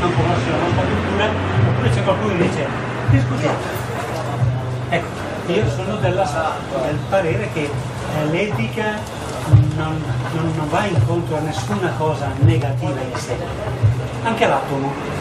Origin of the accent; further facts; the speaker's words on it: Brescia, Lombardy, Italy; born there; now in Catanzaro, Italy; io sono nato a Brescia